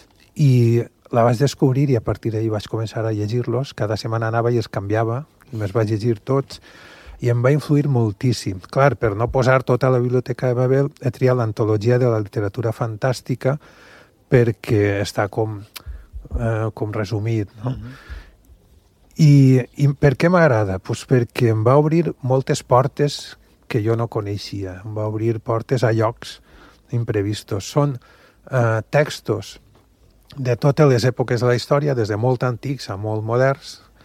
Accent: Sueca, Valencian Community, Spain; el Mareny de Barraquetes, que està molt a prop del meu poble, Sueca.

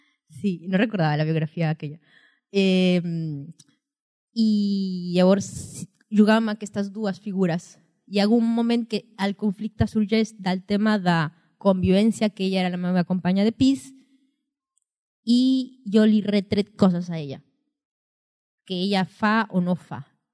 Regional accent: Peru; now in Spain; jo soc peruana d'origen

